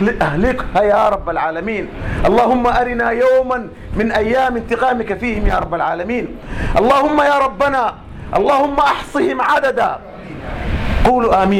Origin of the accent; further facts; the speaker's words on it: Sudan; I'm from Africa or from Sudan.